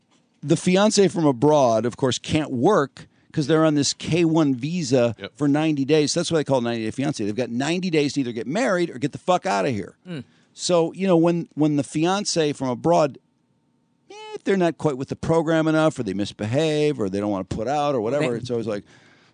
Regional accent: United States; when they meet them in the foreign country, and I was like, yeah, I'm from America.

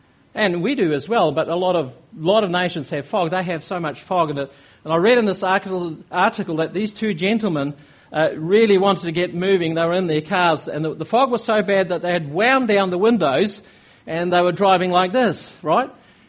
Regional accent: Norway; growing up in Norway, they're the most read nation in the world

